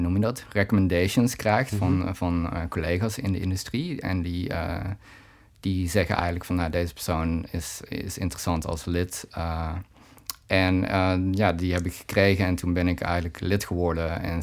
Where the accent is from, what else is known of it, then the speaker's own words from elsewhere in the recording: Waalwijk, North Brabant, Netherlands; Ik kom zelf uit Waalwijk, dus ik zat in Eindhoven op school oorspronkelijk.